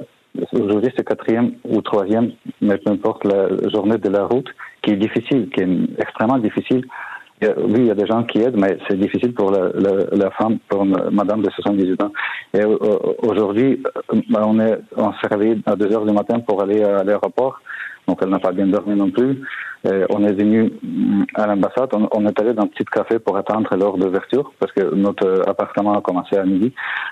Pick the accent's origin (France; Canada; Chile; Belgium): Canada; j'ai présenté mon passeport, je dis que je suis canadien